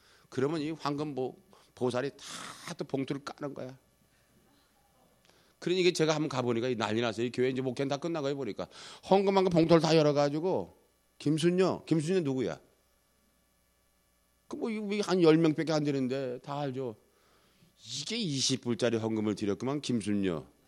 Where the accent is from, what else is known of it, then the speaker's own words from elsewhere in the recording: Daejeon, South Korea; 저는 거기 바로 옆에 대전입니다.